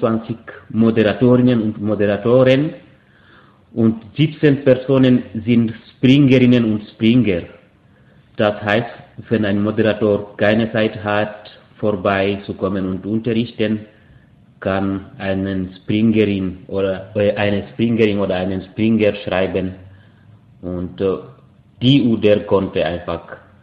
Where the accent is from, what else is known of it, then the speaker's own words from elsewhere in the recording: Guinea; now in Switzerland; Ich bin abgewiesener Asylsuchender und ich komme aus Guinea.